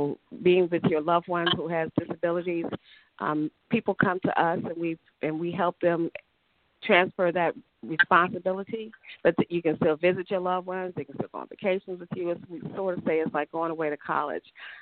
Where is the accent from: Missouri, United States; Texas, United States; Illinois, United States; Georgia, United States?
Illinois, United States; Chicago; born there; I was born in Chicago, Illinois.